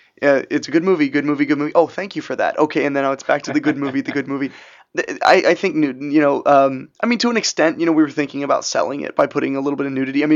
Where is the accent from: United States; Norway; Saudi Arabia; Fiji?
United States; Ohio; But when I was back in Ohio, I'd never shot nudity in my hometown